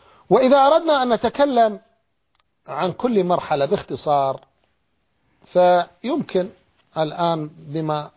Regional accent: Iraq; أنا كعراقي

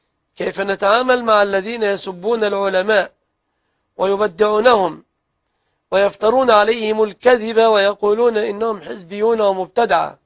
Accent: Egypt; بلادنا مصر

